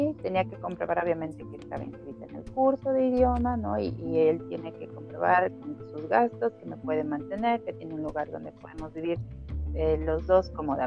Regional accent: Mexico; moved away as an adult; now in Germany; no supongo que tampoco nunca estuve en mí como mexicana a decir solamente de blanco salgo de mi casa

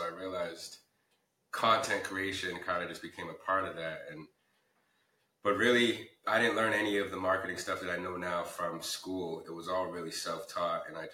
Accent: Cambridge, Massachusetts, United States; I grew up in Cambridge, Massachusetts, extremely diverse city, like a lot of colleges and all that other fun stuff.

